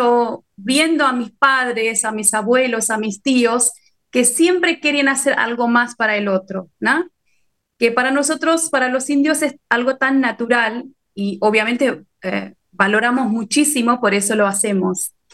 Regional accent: India; vos sabés que yo soy de la India

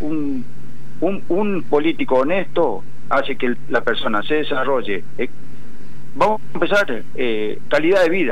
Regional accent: Avellaneda, Santa Fe, Argentina; De Avellaneda, Santa Fe.

